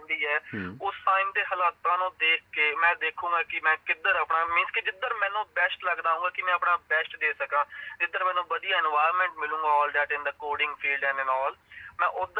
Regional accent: Mehdwani, Punjab, India; ਮੈਂ ਹੁਸ਼ਿਆਰਪੁਰ ਤੋਂ ਆਇਆ, ਮੇਰਾ ਇੱਕ ਛੋਟਾ ਜਿਹਾ ਪਿੰਡ ਹੈ ਹੁਸ਼ਿਆਰਪੁਰ ਵਿੱਚ, ਮਹਿਦਵਾਣੀ ਪਿੰਡ, ਤਹਿਸੀਲ ਗੜਸ਼ੰਕਰ 'ਚ, ਤਾਂ ਮੈਂ ਲਾਈਕ ਇੱਕ ਛੋਟੇ ਪਿੰਡ ਤੋਂ ਉੱਠਿਆ ਵਾਂ

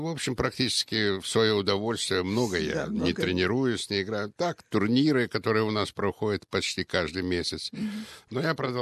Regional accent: Russia; А все понимали, что я из России.

